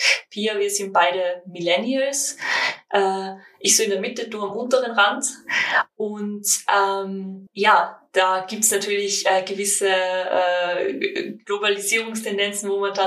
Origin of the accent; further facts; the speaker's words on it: Tyrol, Austria; accent: Tyrolean; dass ich Englisch fließend spreche, schreibe und auch verstehe, auch oder wenn man beim Reden nur die Tirolerin durchmerkt.